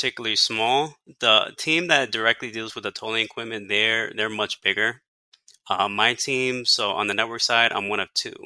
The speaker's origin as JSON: {"language": "English", "town": "Elizabeth", "region": "New Jersey", "country": "United States", "tie": "born or raised there", "lives_now": "Orlando, United States", "said": "So yeah, I'm Jersey born and raised. I come from Elizabeth, New Jersey. It's south of Newark."}